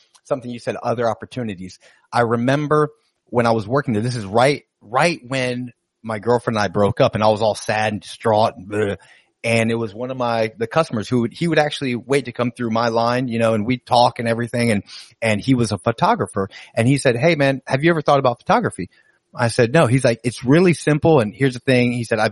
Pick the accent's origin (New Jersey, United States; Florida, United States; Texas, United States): Florida, United States; Tampa; I did not come from Mayo, Florida. I came from Tampa, Florida. My dad moved up to Mayo.